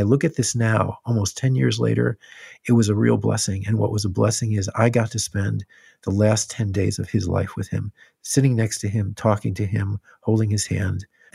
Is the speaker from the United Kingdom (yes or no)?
no; Illinois, United States; And I remember my dad specifically taking me to this high school parking lot, you know, where I grew up in Illinois.